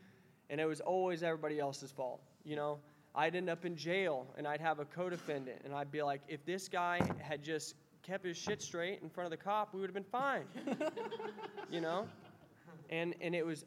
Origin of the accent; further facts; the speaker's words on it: Atlanta, Georgia, United States; moved away as an adult; now in Salt Lake City, United States; I spent all my years growing up in Atlanta, and for whatever reason, my higher power found it necessary for me to come to Salt Lake City.